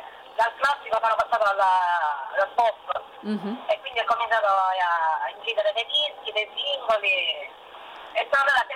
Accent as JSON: {"language": "Italian", "town": "Trapani", "region": "Sicily", "country": "Italy", "said": "Sì, allora gli … sono anche di Trapani, sono dei miei amici, molto seguiti a livello anche internazionale."}